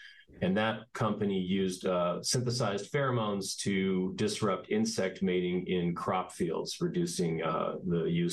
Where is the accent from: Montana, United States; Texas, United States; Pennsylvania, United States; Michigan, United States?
Pennsylvania, United States; Bethlehem; born there; I was born in Bethlehem, Pennsylvania. I have one older brother.